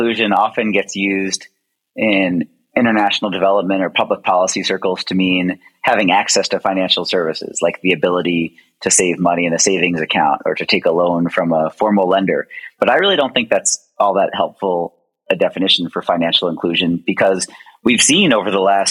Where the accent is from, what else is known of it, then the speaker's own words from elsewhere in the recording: Philadelphia, Pennsylvania, United States; born there; moved away as an adult; Well, my personal journey starts in the US. I was born in Philadelphia and after college started working in other countries